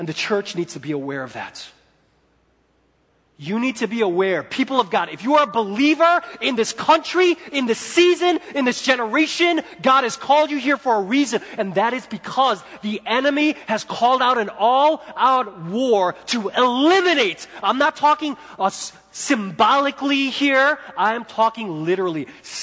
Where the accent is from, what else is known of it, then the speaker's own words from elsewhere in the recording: United States; I'm American, so I could say this for America.